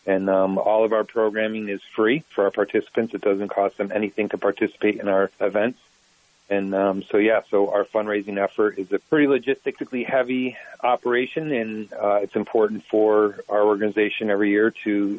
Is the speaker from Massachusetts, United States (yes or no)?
yes; Massachusetts, United States; And I told him I came from Massachusetts and was a big outdoor guy, loved hunting and fishing and anything in the outdoors.